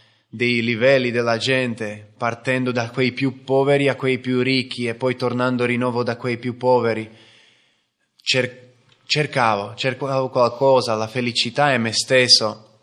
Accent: Slovakia; Italian is a second language; moved away; le persone che presentavano la comunità nella mia terra, in Slovacchia, da dove vengo

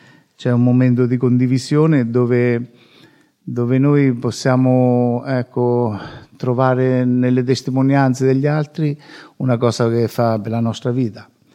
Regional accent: Civitanova Marche, Marche, Italy; Io vengo da Civitanova, vicino Loreto

